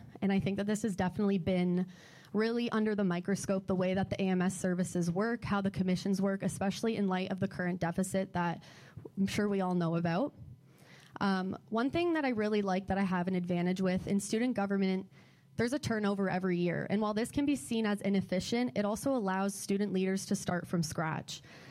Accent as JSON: {"language": "English", "town": "Niagara Falls", "region": "Ontario", "country": "Canada", "said": "I'm from Niagara Falls, Ontario, from a very big family."}